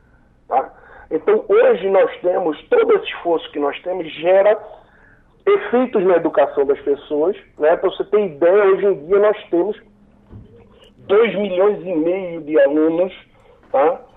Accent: Pernambuco, Brazil; em Flores ou Solidão, no interior de Pernambuco, que é minha terra

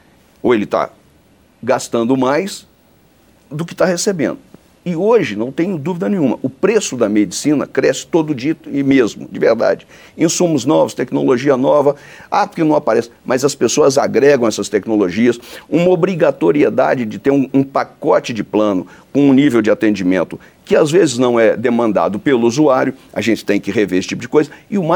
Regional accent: Manhumirim, Minas Gerais, Brazil; lá em Alto Caparaó, lá em Manhumirim, na minha cidade

